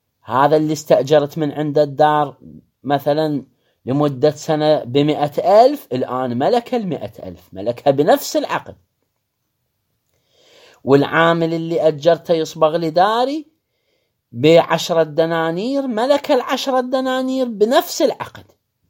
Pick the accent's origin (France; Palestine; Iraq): Iraq; الآن احنا عندنا في العراق